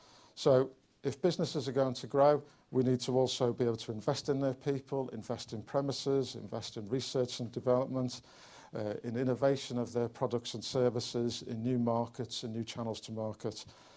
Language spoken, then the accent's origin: English; East of England, United Kingdom; I was from Bedfordshire